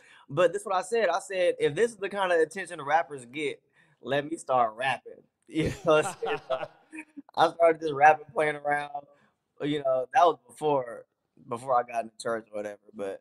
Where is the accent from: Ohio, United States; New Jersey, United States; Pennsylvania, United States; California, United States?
California, United States; I grew up in the Bay Area, which is Northern California.